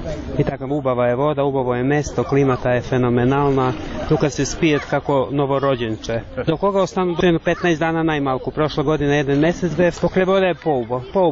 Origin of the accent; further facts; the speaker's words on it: Novi Sad, Vojvodina, Serbia; Macedonian is a second language; now in North Macedonia; 26 години сум тука, од Нови Сад сум, јазикот го научив тука и така. Не сум македонец, ама зборувам македонски, 26 години сум во Охрид.